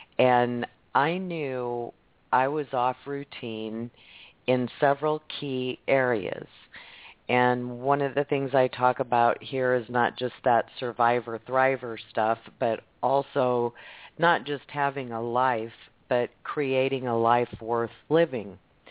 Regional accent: Midwest, United States; I mean, you're right, I'm from the Midwest too.

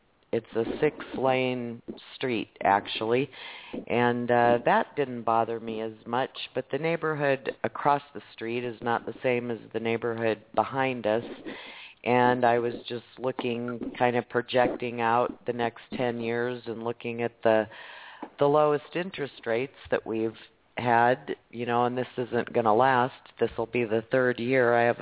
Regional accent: Nebraska, United States; we're all Huskers from Nebraska, whether we like football or not.

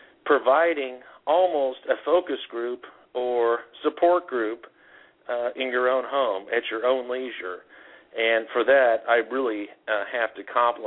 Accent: Indiana, United States; I have to say, I'm from Indiana, and I'm on the executive board here for the Brain Injury Association of Indiana, too.

